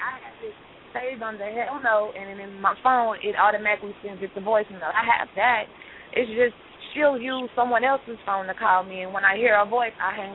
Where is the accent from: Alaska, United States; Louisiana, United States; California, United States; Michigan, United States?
Louisiana, United States; New Orleans; I'm from New Orleans.